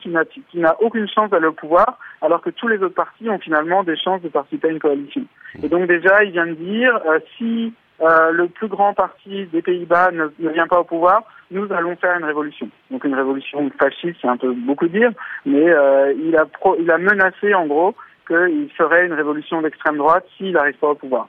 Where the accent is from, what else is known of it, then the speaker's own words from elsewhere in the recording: France; moi, en tant que Français